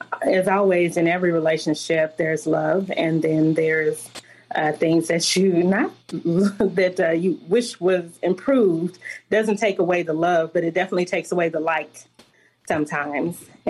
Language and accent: English; Fort Worth, Texas, United States; So I'm born and raised in Fort Worth, or, awesome. Or born and bred, we used to say back in the day.